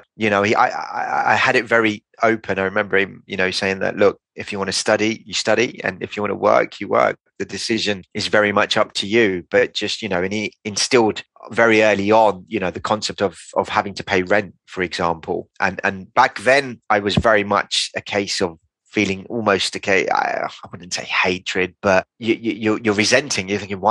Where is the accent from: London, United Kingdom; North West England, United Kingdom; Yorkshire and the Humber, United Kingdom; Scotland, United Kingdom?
London, United Kingdom; Kingston; we grew up in Kingston. It was a council house that we grew up in. Very humble beginnings